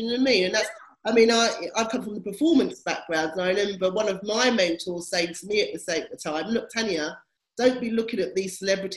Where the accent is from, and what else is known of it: United Kingdom